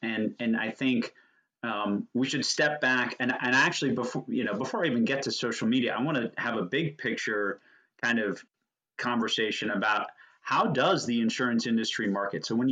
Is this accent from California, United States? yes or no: no; Washington, District of Columbia, United States; I grew up in the Washington, D.C. area, so that connection to the Washington Post was there.